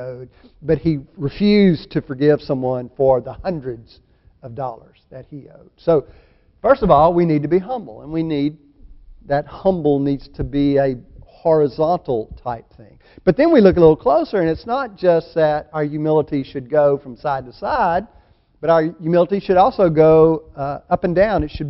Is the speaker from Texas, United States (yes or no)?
yes; Orange, Texas, United States; born there; The fact that I was born in Orange, Texas, to Christian parents who didn't send me to church but brought me to church